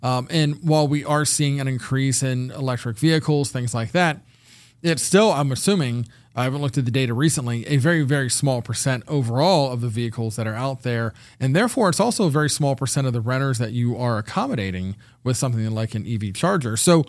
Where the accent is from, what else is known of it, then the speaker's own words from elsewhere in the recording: Ohio, United States; I'm from Ohio. I live in Ohio, and there's electric vehicles here.